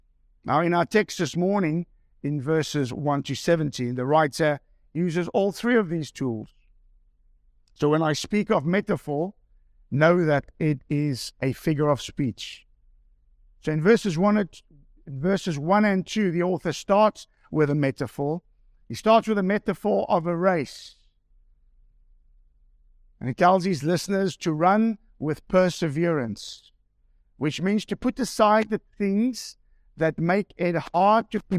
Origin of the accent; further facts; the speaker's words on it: South Africa; when I get excited as a South African, I go on to fast forward.